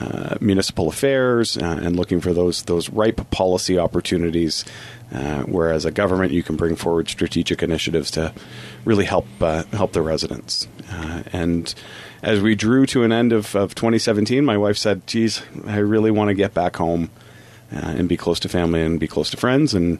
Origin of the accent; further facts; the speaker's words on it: Toronto, Ontario, Canada; moved away as an adult; also born or lived in Vancouver; now in Prince George, Canada; I'm a Torontonian